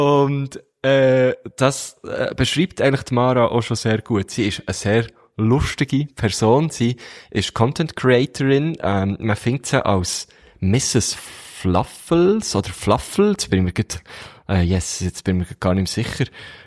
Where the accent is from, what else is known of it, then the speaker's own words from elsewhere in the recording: Switzerland; ich, als richtiger Schweizer.